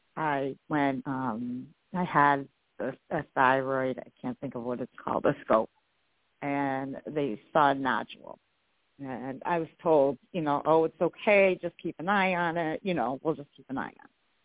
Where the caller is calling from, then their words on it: New York, United States; I am in New York.